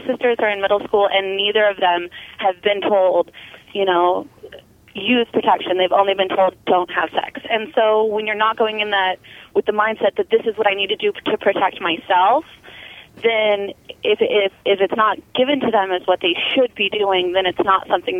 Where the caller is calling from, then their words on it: Wasilla, Alaska, United States; I'm calling from Wasilla